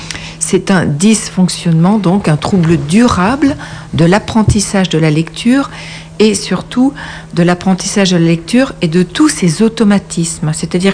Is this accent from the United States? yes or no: no; Auvergne-Rhône-Alpes, France; je viens de Haute-Savoie en France